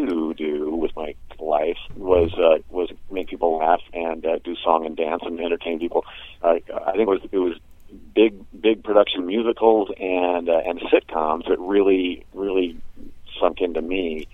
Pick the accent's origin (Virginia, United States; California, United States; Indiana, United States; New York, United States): Indiana, United States; Anyway, growing up in Indiana watching TV